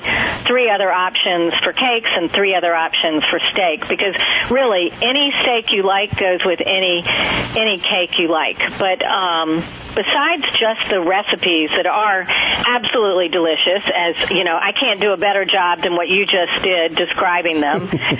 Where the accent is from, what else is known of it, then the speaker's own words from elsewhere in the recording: North Carolina, United States; moved away; I grew up in North Carolina, and I moved away